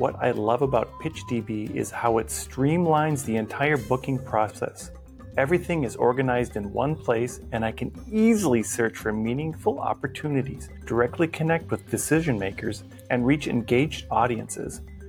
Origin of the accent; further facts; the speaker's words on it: Montana, United States; born there; and I was born in Montana.